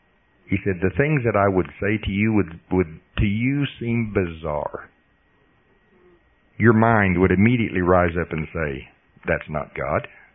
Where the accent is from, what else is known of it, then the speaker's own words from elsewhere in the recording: Oklahoma, United States; see, I'm from Potawatomi County, Oklahoma.